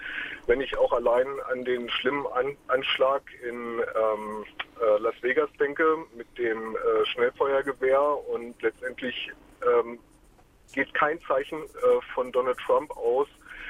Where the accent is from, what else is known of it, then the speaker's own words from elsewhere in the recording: Hanover, Lower Saxony, Germany; Ich komme aus Hannover.